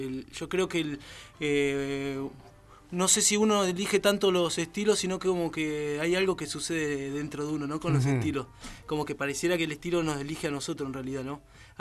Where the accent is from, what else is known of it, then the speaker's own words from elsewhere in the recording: Mar del Plata, Buenos Aires Province, Argentina; No, yo soy de Mar del Plata, uh-huh. bonaerense diría.